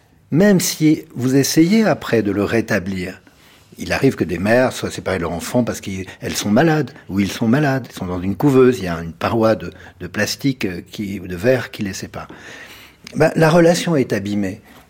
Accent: Bordeaux, Nouvelle-Aquitaine, France; also born or lived in Nice; Donc je suis né à Nice, mais c'est quasiment un faux aussi, parce que 5 jours après, je suis à Bordeaux, dans la banlieue bordelaise.

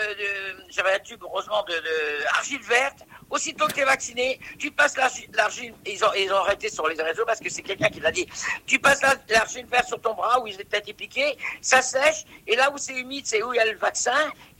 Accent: France; born there; Moi, je suis né en France, j'ai connu la France de Gaulle, j'ai connu la France Giscard

